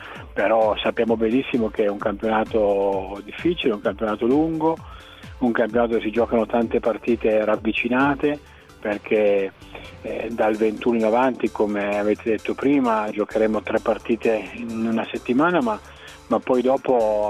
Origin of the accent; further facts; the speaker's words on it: Piedmont, Italy; io sono piemontese